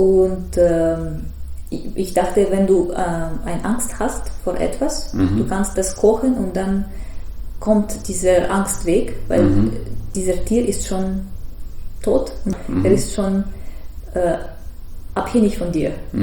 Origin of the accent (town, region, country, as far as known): Tver, Tver Oblast, Russia; German is a second language; moved away